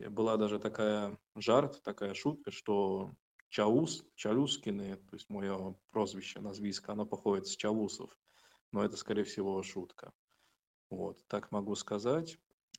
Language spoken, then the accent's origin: Russian; Moscow, Russia; born there; я не жил в Смоленске, я родился в Москве. С моей бабушкой, у которой корни кресовые, то есть тоже у нее больше украинско-польские, я с ней разговаривал иногда мовой кресовой